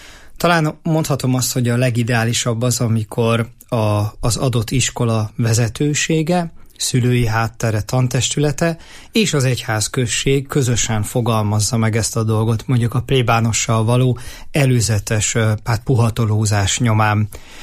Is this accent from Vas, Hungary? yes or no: no; Jászberény, Jász-Nagykun-Szolnok, Hungary; Tehát én is emlékszem Jászberényiként